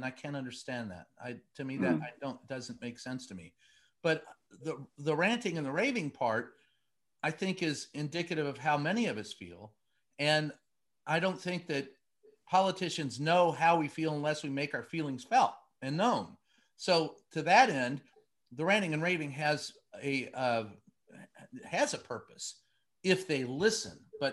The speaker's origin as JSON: {"language": "English", "town": "Louisville", "region": "Kentucky", "country": "United States", "tie": "born or raised there", "said": "And I grew up, I grew up in Louisville, and he was my county judge executive"}